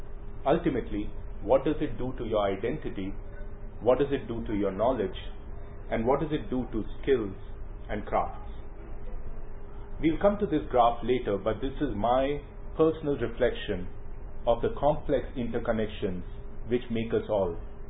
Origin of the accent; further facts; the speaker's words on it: India; I come from India, and we have to be born somewhere